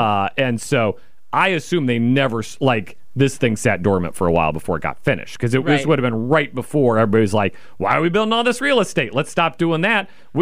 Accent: Wichita, Kansas, United States; I grew up in Wichita, Kansas, so I think my bona fides speak for themselves.

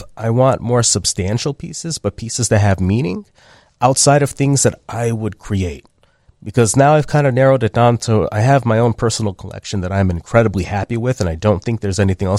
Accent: Chicago, Illinois, United States; it was something that I got into from my father, just growing up in Chicago

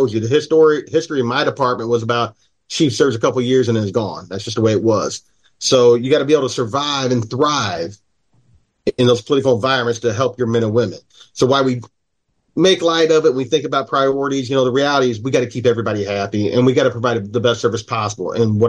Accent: Springfield, Illinois, United States; I'm from Springfield, very political city, a mirror of just a micro of the state.

